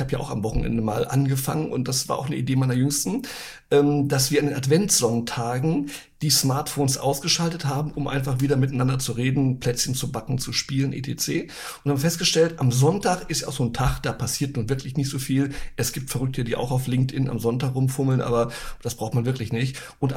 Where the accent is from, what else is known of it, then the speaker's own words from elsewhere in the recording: Celle, Lower Saxony, Germany; Meine Heimat ist die Welt. Ich stamme aber aus Celle in Niedersachsen.